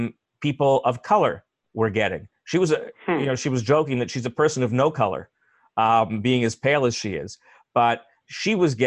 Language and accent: English; Canada; born there; And that was very clear to me that we Canadians meant I'm not a Canadian. You know, I'm born here. My parents are born here, but I was a guest.